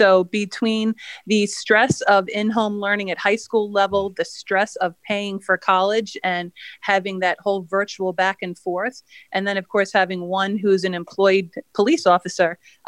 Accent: Ronkonkoma, New York, United States; also born or lived in Oakdale; I was born and raised in the 3rd District. So I was born right in Southside Hospital. I grew up in Ronkonkoma and Oakdale.

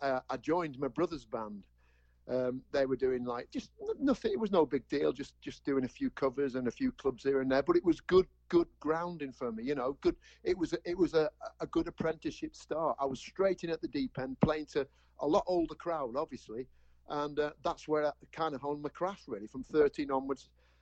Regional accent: Ribble Valley, North West England, United Kingdom; also born or lived in Cheshire; I was born in the lovely county of Cheshire. And that's where I'm living now. I moved from Cheshire with my parents in 1967 up to the Ribble Valley, which is in Lancashire

